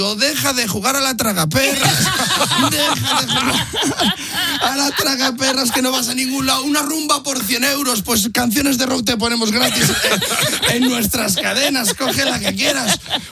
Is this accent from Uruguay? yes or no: no; Zamora, Castile and León, Spain; now in Madrid, Spain; Claro que en mi tierra, esto ya lo he contado yo más veces, metí en Zamora 2 euros en el parquímetro un día, pues por la costumbre, yo vivo en Madrid